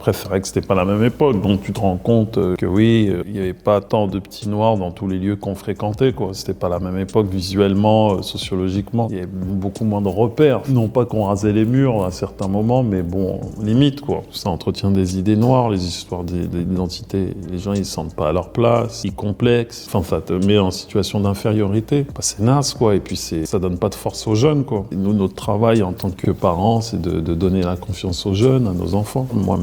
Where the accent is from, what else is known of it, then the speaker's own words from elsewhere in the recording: Maisons-Alfort, Île-de-France, France; Je viens de Maison Alfort. Non, d'où tu viens? Ah oui, mes parents, ils sont du Cameroun.